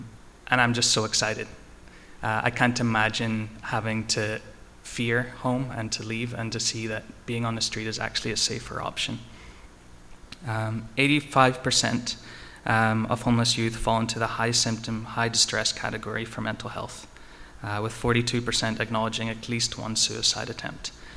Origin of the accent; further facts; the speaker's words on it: Northern Ireland, United Kingdom; I grew up in Northern Ireland in a small town as well